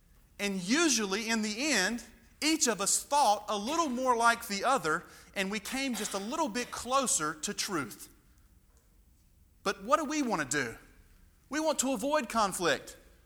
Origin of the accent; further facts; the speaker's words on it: Stokesdale, North Carolina, United States; I know when I grew up in Stokesdale, good old country town